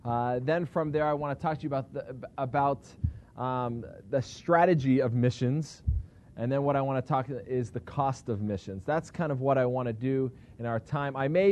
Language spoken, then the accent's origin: English; California, United States; Let me tell you, I grew up in Southern California. It explains a lot of my weird behavior.